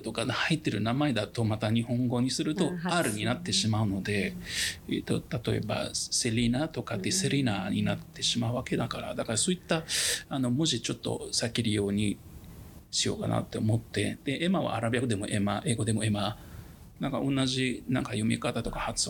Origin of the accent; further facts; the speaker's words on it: Egypt; now in Japan; もともとエジプト出身だからエジプト、いつかまあ帰っても